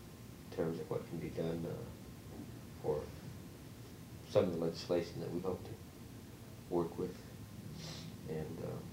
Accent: Uvalde, Texas, United States; now in Austin, United States; I grew up with him around Uvalde, and who was a president or vice president of his bank in Uvalde, Texas.

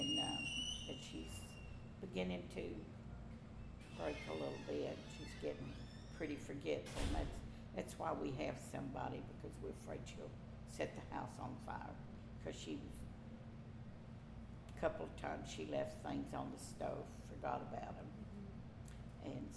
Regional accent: Smoky Junction, Tennessee, United States; I grew up in Smoky Junction, lived there till I graduated high school.

